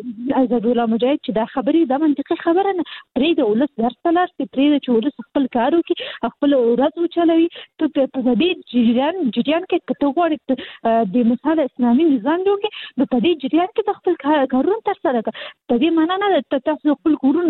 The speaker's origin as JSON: {"language": "Pashto", "region": "Kabul", "country": "Afghanistan", "said": "د کابل يم"}